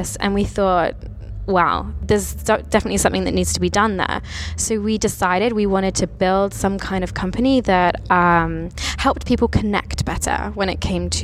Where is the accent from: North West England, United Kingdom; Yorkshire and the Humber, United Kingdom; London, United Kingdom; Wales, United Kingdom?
London, United Kingdom; I'm from London.